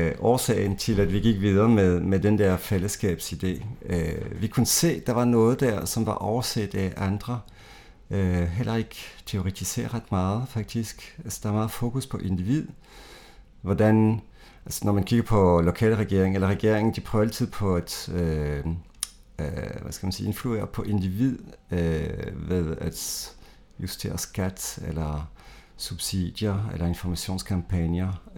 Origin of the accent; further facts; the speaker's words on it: Belgium; Danish is a second language; moved away as an adult; now in Denmark; Jeg er 50 år gammel. Jeg har boet her i 21 år. Jeg kommer fra Belgien oprindeligt